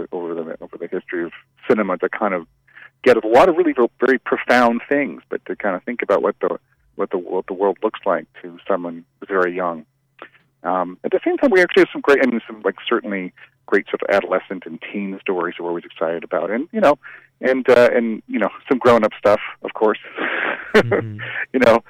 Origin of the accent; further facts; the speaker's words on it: Calgary, Alberta, Canada; now in Toronto, Canada; I'm based in Toronto, and I grew up out west in Calgary, so I kind of feel like Aspen is sort of familiar to me as a mountain town, since I spent a long time in mountain towns growing up.